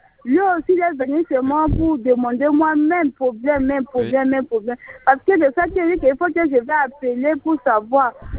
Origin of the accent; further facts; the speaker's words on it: Central African Republic; tu sais que moi je suis centrafricaine